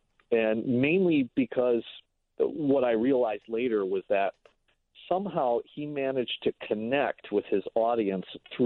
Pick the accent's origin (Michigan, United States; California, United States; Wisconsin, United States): Wisconsin, United States; Milwaukee; there was a magic shop about 20 miles away from where I grew up in Milwaukee.